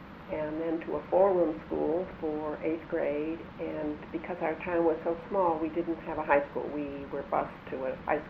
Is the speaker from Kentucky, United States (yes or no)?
no; Massachusetts, United States; Yes, I was born in the Boston Lying-In Hospital, as it was then called.